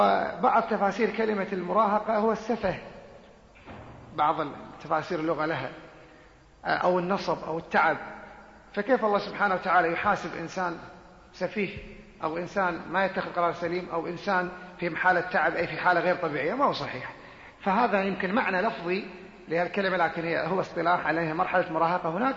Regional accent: Kuwait; فهو شيخ مشهور عندنا في الكويت وكذلك في المنطقة

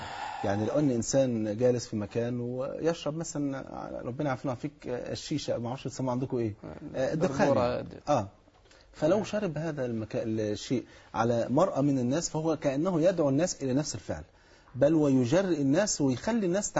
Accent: Egypt; الاستغفار عامل زي اللي بيسموه عندنا في مصر البشاورة

